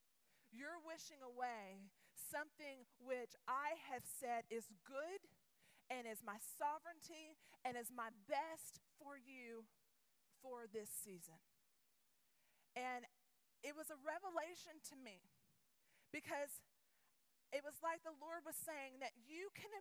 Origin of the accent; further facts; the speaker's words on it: the South, United States; I grew up in the Bible Belt